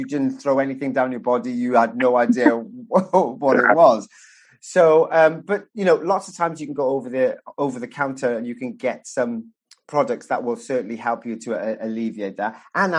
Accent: Wales, United Kingdom; I'm a Welshman, so I've got to have a Welsh person somewhere along the line.

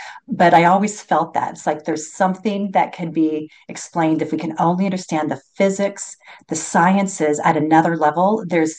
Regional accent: California, United States; I grew up in Northern California, home of the redwoods, those tall, like amazing trees that are 2,000 years old.

